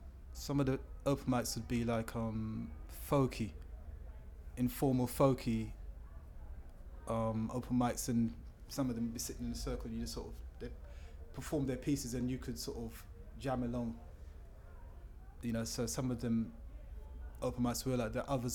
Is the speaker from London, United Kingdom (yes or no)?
yes; London, United Kingdom; also born or lived in Dortmund, Germany; I'm from London, so I currently reside in Dulwich. Originally from Kensal Rise.